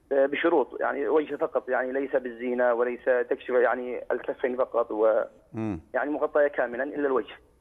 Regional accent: Yemen; أنا من اليمن وعندي صاحبي أيضا من اليمن هنا معي في نفس المدينة.

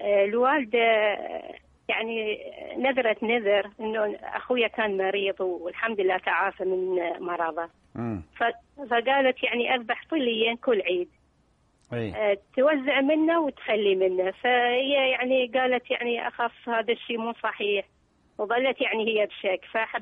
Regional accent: Iraq; شباب من عندنا بالعراق

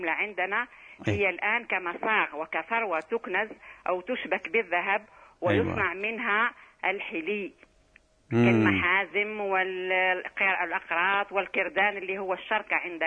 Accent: Algeria; متداول عندنا في الجزائر بكثرة.

